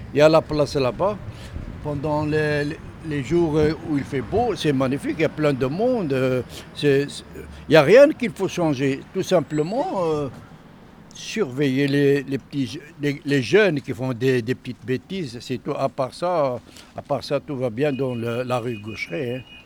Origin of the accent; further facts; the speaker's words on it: Grand Est, France; Bah, pas plus que ça, je viens des Ardennes.